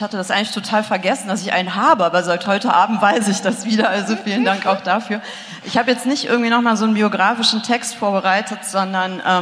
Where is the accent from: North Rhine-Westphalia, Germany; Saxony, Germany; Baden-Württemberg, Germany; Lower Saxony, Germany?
North Rhine-Westphalia, Germany; Bonn; Ich komme, wie Sie erwähnt haben, weil Sie ja auch herkommen, aus Bonn. Ich bin sozusagen ein Kind des Bundestags.